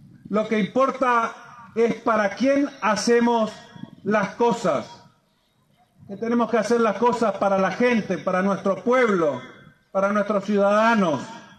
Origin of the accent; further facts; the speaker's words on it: Corrientes, Argentina; nosotros somos su legado, nosotros somos correntinos, llevamos su sangre